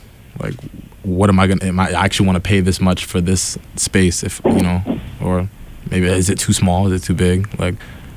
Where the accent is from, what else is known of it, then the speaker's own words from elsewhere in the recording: Cambridge, Massachusetts, United States; Okay. Well, yeah … I'm 20 years old. I'm from Cambridge, Massachusetts.